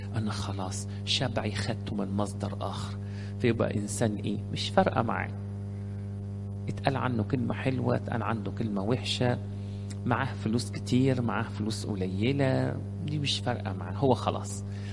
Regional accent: Egypt

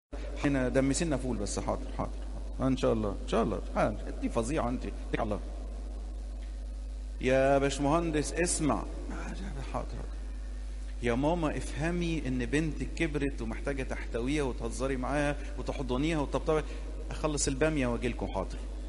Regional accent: Egypt

